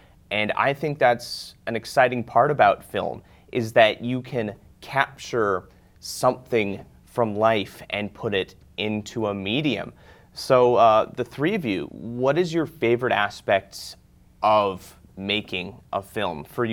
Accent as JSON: {"language": "English", "town": "Winkler", "region": "Manitoba", "country": "Canada", "tie": "born or raised there", "said": "I was raised in Winkler for most of my life."}